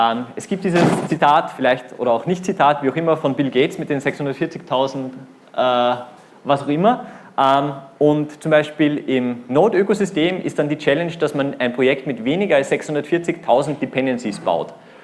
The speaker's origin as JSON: {"language": "German", "region": "Vienna", "country": "Austria", "said": "wie man schon hört, aus Österreich, also ich bin aus Wien."}